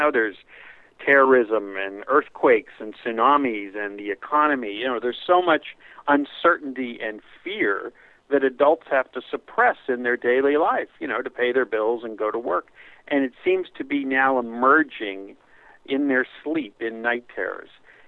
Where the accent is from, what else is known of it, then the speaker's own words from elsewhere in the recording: Pittsburgh, Pennsylvania, United States; now in Los Angeles, United States; I was born and raised in Pittsburgh. I went to the University of Pittsburgh, and funnily enough, you know, I'm an Italian-American who grew up in Pittsburgh with a beard and glasses